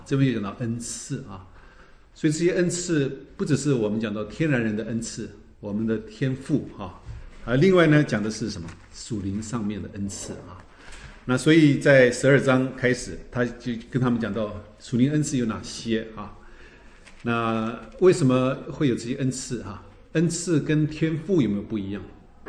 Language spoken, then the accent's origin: Chinese; Taiwan; 就像我们从中国来的，从台湾来的背景，就有很多拜拜的东西